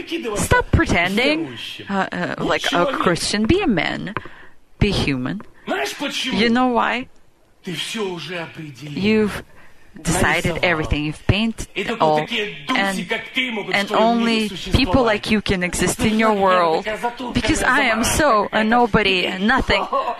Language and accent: English; Ukraine; I'm from Ukraine. Don't worry, I can speak that language.